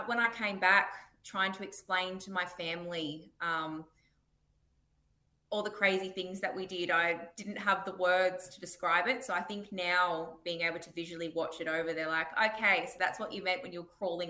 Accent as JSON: {"language": "English", "region": "Northern Territory", "country": "Australia", "said": "I think I've been pretty blessed to be from up in the NT and to have my grassroots and my connection to my culture up here."}